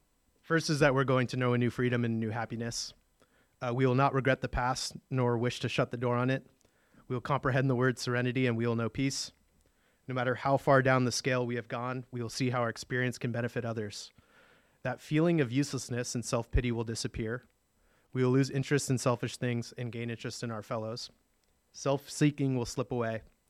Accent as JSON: {"language": "English", "town": "San Francisco", "region": "California", "country": "United States", "tie": "born or raised there", "said": "So I grew up in San Francisco to my lovely, lovely mom right there."}